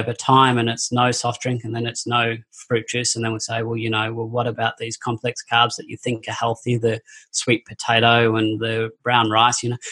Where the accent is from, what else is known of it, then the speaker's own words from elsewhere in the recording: Sydney, New South Wales, Australia; I'm from Sydney in Australia